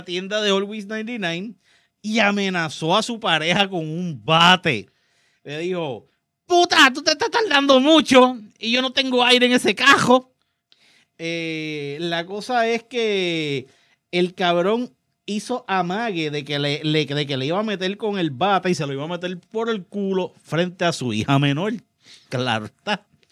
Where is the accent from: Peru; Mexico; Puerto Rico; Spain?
Puerto Rico